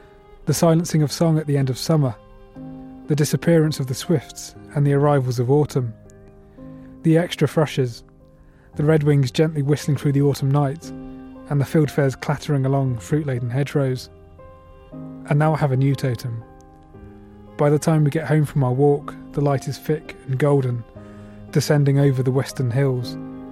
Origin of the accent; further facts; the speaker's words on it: East of England, United Kingdom; now in Dumfries, United Kingdom; growing up in East Anglia, there's plenty of geese